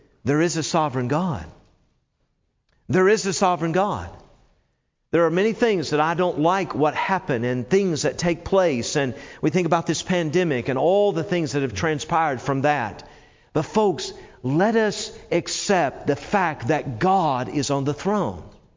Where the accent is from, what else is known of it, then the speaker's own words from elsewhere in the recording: Tennessee, United States; You know what? I grew up in Tennessee, and to be a University of Tennessee fan, a Volunteers, all right, the football and all of that, they're not any good anymore.